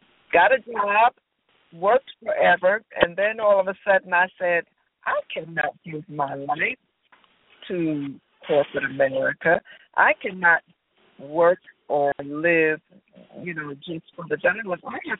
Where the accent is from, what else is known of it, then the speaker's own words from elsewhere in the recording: New Jersey, United States; Well, I'm originally from North New Jersey. I grew up in a house of music and jazz.